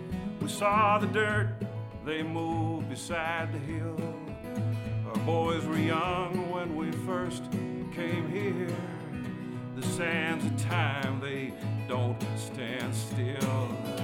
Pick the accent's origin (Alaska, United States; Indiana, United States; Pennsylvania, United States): Indiana, United States; I am also from Southern Indiana.